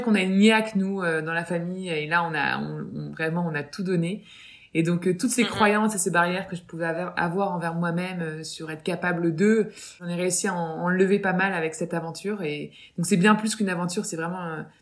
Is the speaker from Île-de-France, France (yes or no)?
no; Lille, Hauts-de-France, France; j'ai 31 ans et je suis lilloise, donc lilloise d'origine.